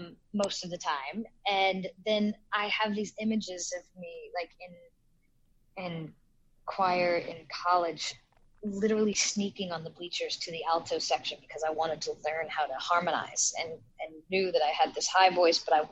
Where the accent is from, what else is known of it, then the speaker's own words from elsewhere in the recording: Summerville, South Carolina, United States; also born or lived in Charleston / Hilton Head Island; I'm from South Carolina. That's exactly right. I was born in Charleston.